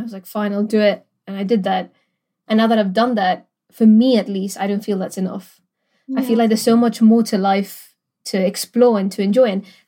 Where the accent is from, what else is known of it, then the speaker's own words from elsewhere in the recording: Gibraltar; And I think one of the things that helped me as a girl growing up in Gibraltar, I felt really out of place growing up, Ruby.